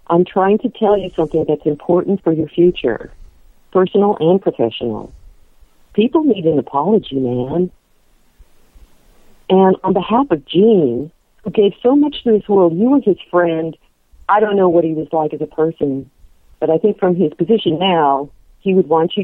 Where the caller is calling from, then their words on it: Oakland, California, United States; I'm calling from Oakland, California.